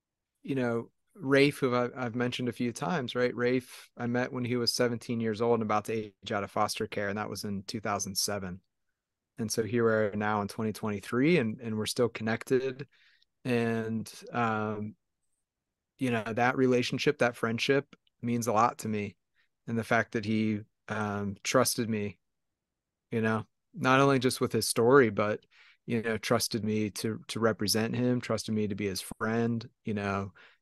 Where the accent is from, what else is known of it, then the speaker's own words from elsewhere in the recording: Pittsburgh, Pennsylvania, United States; Yeah, I mean, so I grew up in Pittsburgh, youngest of six kids